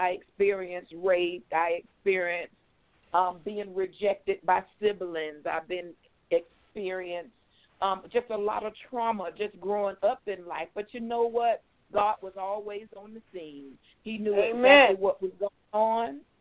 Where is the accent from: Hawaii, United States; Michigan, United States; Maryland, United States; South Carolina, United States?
South Carolina, United States; Darlington; also born or lived in Brooklyn, New York; Well, again, I was born in Brooklyn, New York, and was raised in South Carolina. And the majority of my journey, if you want to call it that, happened in South Carolina. A little town called Darlington.